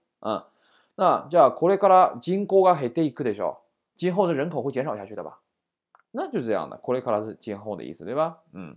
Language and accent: Chinese; northern China, China; 那我们是北方人，那对于我们来说的话，小鸟是不是就飞到南方去了？